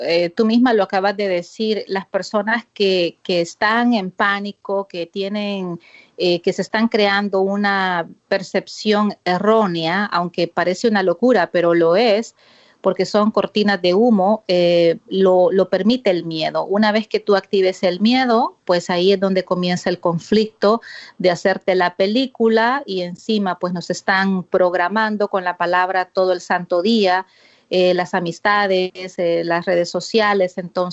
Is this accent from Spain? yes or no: no; El Salvador; now in United States; yo soy de origen salvadoreño, pero resido en Estados Unidos, en el área de la Bahía, California, y viví pues una guerra, ¿no? Una guerra en mi país que justamente comenzó en el año que yo nací, en 1980